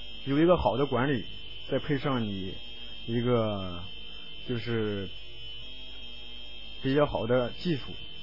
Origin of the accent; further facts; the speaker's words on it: Northeast China, China; accent: Northeastern Mandarin; 咱们东北话是糖积屎